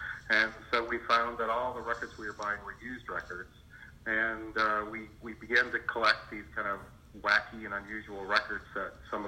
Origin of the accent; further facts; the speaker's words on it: Flint, Michigan, United States; Yeah, we both grew up in Michigan. We grew up in Flint, and we've been collecting vinyl like crazy ever since then.